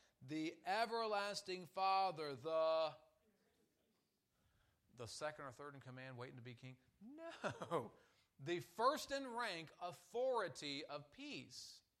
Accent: Cincinnati, Ohio, United States; I like the Bengals. I grew up in Cincinnati.

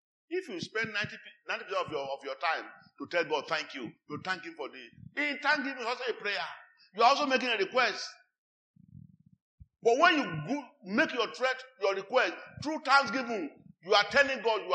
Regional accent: Kaduna, Kaduna State, Nigeria; I said, I'm from Kaduna.

